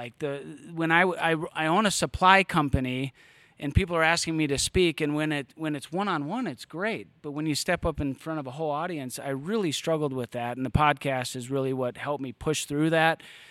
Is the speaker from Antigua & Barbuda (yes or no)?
no; Fargo, North Dakota, United States; now in Colorado, United States; Yeah, so I grew up in the Dakotas. I graduated high school in Fargo, North Dakota, and moved out to come to Colorado